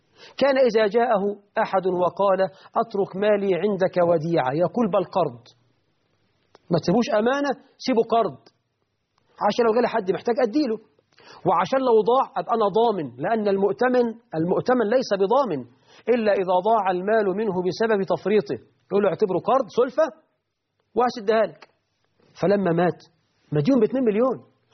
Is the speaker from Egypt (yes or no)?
yes; Egypt; عندنا في مصر مثل شيطاني يقول لك السلف تلف والرد خسارة